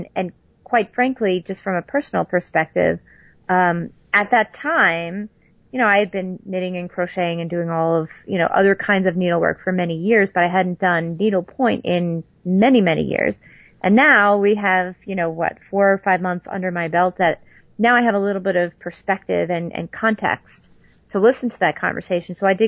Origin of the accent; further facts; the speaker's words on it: New York, United States; I'm from New York, so what can I say?